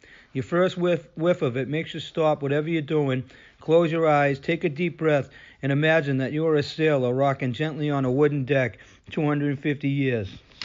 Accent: Boston, Massachusetts, United States; So to start with, people will say that people from Boston are bad drivers. Okay, we're not the most polite drivers.

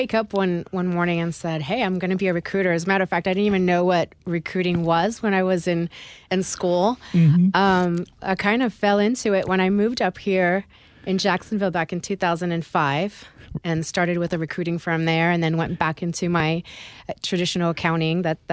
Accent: Nice, Provence-Alpes-Côte d'Azur, France; now in United States; originally I'm from Nice, France. Both my parents are Italian. So we moved to the States, and I lived on the West Coast.

